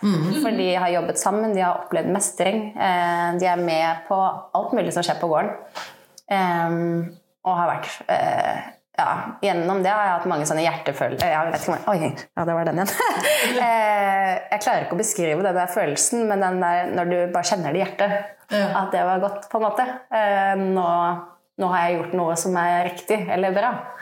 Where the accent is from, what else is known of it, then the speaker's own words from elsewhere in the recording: Oslo, Norway; jeg kommer fra Grefsen i Oslo, sant?